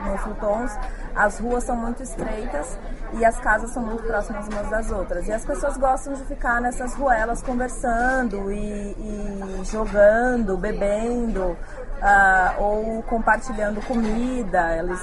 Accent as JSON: {"language": "Portuguese", "town": "São Bernardo do Campo", "region": "São Paulo", "country": "Brazil", "moved": "yes", "said": "Bom, eu vim de São Bernardo do Campo, e eu morava, eu morava em São Bernardo do Campo e eu trabalhava na capital, em São Paulo."}